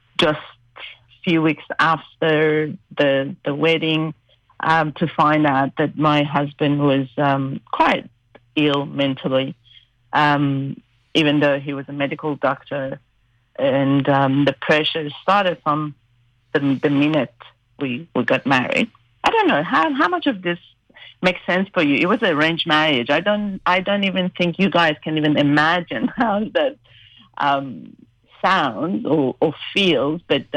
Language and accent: English; Iran; moved away as an adult; now in Australia; So I was born and grew up in Iran till age 26.